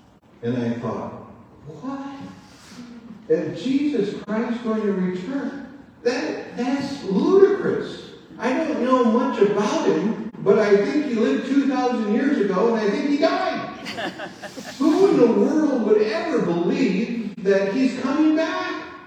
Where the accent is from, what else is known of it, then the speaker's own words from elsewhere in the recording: Iowa, United States; So I went back to my hometown, because I was out in Colorado at the time, came back to Iowa